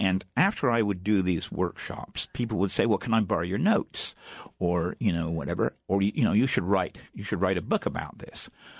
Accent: England, United Kingdom; moved away as an adult; now in United States; I'm from England originally, but I came to the United States to go to school in Washington, D.C., and I was an intern in Congress.

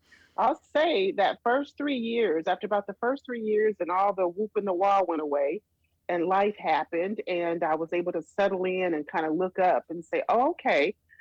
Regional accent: Omaha, Nebraska, United States; now in Alaska, United States; Okay, well, I'm from Omaha, Nebraska, and I clearly saw differences in color when I lived in Omaha.

